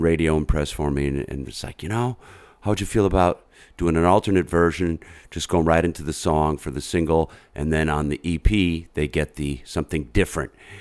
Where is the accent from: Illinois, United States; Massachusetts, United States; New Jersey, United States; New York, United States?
Massachusetts, United States; And I grew up in Western Massachusetts, so there was a lot of good college radio up there.